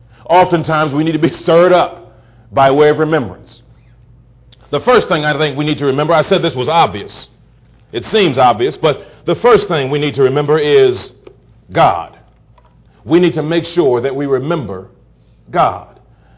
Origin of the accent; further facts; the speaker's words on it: Iowa, United States; now in Kentucky, United States; I'm originally from Iowa. We moved to Kentucky.